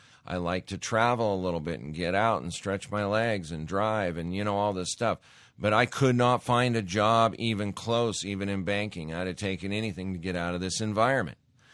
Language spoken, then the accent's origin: English; Montana, United States; Growing up in Montana, I was saying words in elementary school you would never even want to hear.